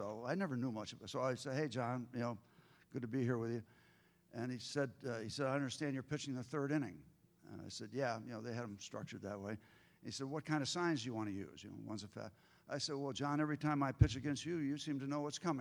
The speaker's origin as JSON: {"language": "English", "region": "Connecticut", "country": "United States", "tie": "born or raised there", "said": "Well, first of all, I grew up in Connecticut, so the Yankees were very much in my face, although the Cleveland Indians were much better."}